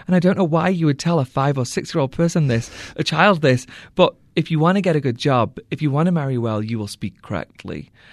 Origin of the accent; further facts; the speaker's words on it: England, United Kingdom; But I was raised in England.